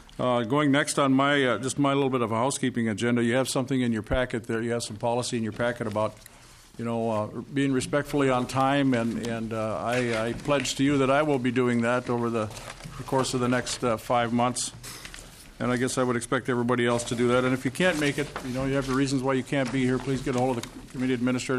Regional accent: Red River Valley, United States; but I come from the Red River Valley myself, so I'm sure he's had the distinct experience of filling a sandbag or two over the years

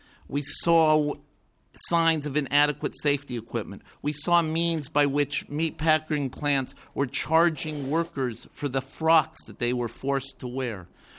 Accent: Nebraska, United States; Only one other state, my home state of Nebraska, has such a bill.

